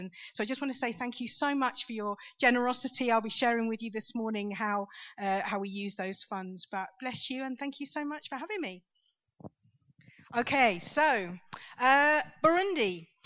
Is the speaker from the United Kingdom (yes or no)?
yes; Swindon, South West England, United Kingdom; I'm from a town in the UK called Swindon. It's about 70 miles southwest of London, and I was born just outside London